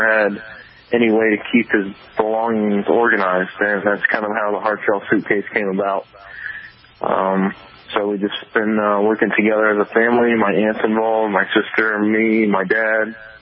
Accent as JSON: {"language": "English", "town": "Tampa", "region": "Florida", "country": "United States", "tie": "born or raised there", "said": "So I grew up in Tampa, Florida. I went to Fordham University and got a degree in economics."}